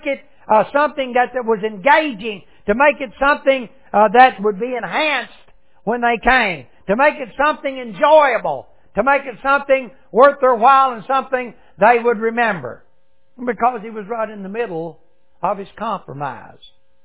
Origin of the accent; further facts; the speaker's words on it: United States; Now, I'm an American and I understand that my view perhaps is different about the females in my family than maybe some others.